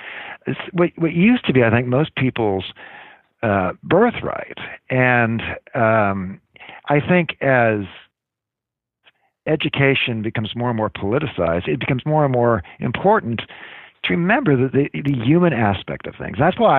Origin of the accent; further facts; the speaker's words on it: California, United States; I grew up in California. So if it wasn't for the winning of the West, I wouldn't be where, you know, my life would be entirely different, because I'm a fifth or sixth generation Californian from before the Gold Rush.